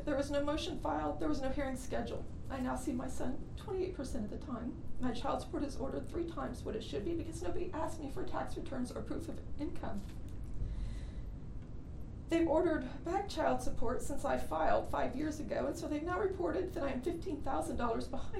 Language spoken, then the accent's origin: English; United States; Thank you. … I'm from Burnett County nearby